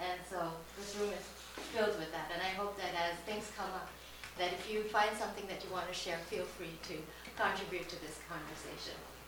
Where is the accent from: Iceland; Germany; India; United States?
India; But I am Indian, and it's a privilege for me to work at the Churchwide